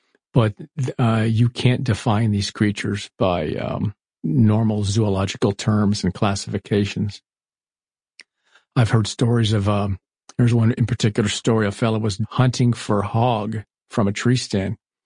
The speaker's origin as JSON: {"language": "English", "region": "Florida", "country": "United States", "tie": "born or raised there", "said": "I was growing up in Florida. We had the Everglades just outside of us."}